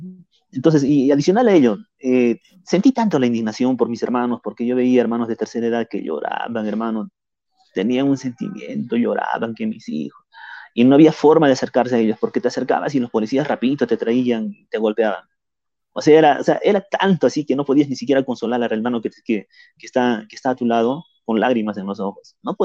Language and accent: Spanish; Ilave, Puno, Peru; En mi pueblo de Ilave, ahorita no existe la policía.